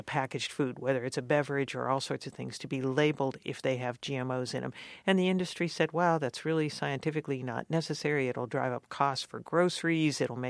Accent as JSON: {"language": "English", "town": "Youngstown", "region": "Ohio", "country": "United States", "tie": "born or raised there"}